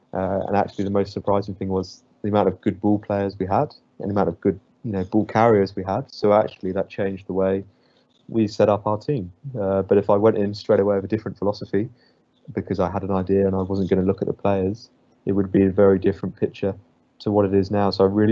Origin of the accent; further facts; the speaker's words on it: England, United Kingdom; now in Australia; I'm an Englishman in Australia